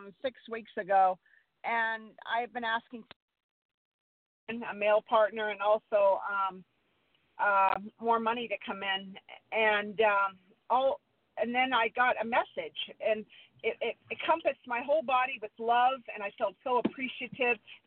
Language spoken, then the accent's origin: English; Santa Barbara, California, United States; I'm from Santa Barbara, California.